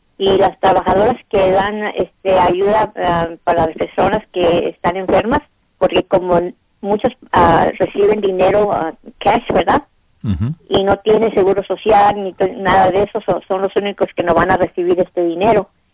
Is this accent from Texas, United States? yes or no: yes; Texas, United States; born there; yo soy nacida en Texas. Mis padres y todos mis tíos, todos somos nacidos en este país.